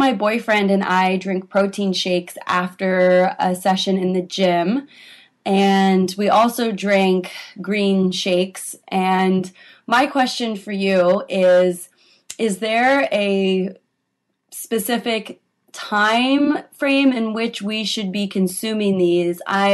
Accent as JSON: {"language": "English", "town": "Washington", "region": "District of Columbia", "country": "United States", "said": "I'm from Washington, D.C."}